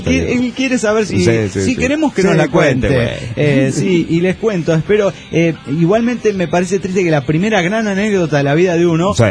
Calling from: Buenos Aires, Argentina; de Buenos Aires, Argentina.

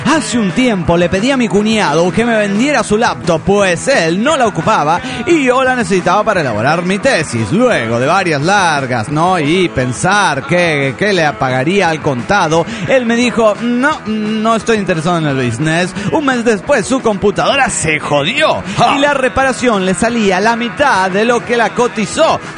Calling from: Nezahualcóyotl, State of Mexico, Mexico; de Nexahualcoyotl.

